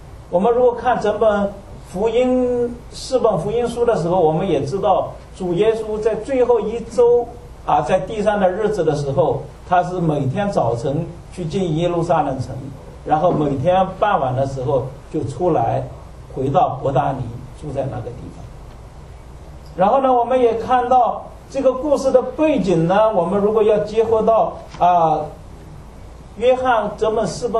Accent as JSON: {"language": "Chinese", "country": "China", "said": "所以说按照我们中国人的观念，它还不足于那个一四斤啊"}